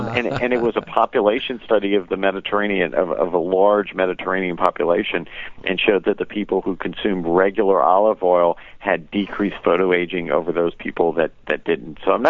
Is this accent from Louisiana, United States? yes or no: yes; Louisiana, United States; growing up in South Louisiana with a strong family influence, family time is something that's really needed.